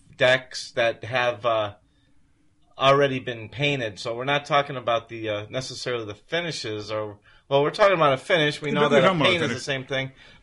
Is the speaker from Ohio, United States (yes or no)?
yes; Ohio, United States; I'm from Ohio.